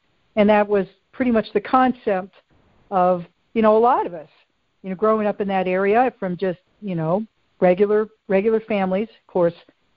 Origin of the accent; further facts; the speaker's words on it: Roanoke, Virginia, United States; We grew up just right outside of the Blue Ridge Mountain region in Roanoke, Virginia.